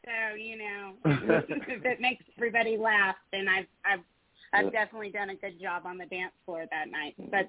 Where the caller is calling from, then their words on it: Panama City, Florida, United States; We're in Panama City, Florida.